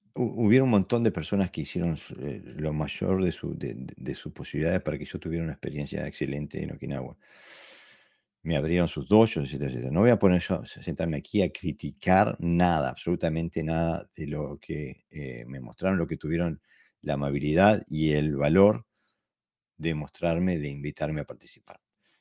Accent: Uruguay; En mi país, en Uruguay, hay un dicho

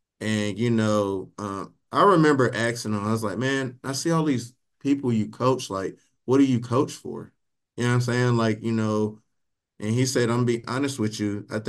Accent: Detroit, Michigan, United States; you know, I'm originally from Detroit.

